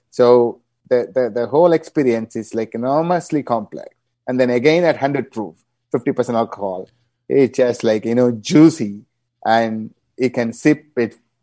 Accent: Chennai, Tamil Nadu, India; So I got that inspiration from the stew because I am hailing from Madras myself.

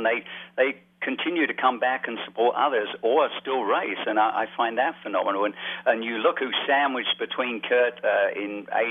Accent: Canada; so as a Canadian, obviously, I'm thrilled to see what's happened out there.

